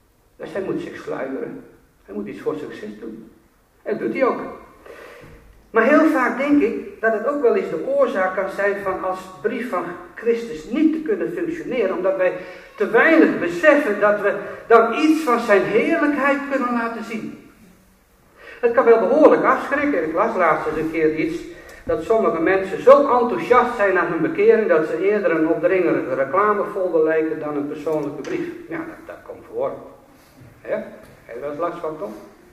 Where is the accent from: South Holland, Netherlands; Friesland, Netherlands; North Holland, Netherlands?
Friesland, Netherlands; Dokkum; born there; Dan zegt hij zo van, waar ben je ook alweer geboren? Ik zeg, nou in Dokkum.